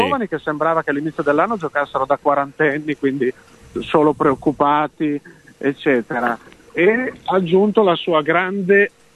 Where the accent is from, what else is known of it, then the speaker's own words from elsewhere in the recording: Bologna, Emilia-Romagna, Italy; io sono tifoso del Bologna, sono di Bologna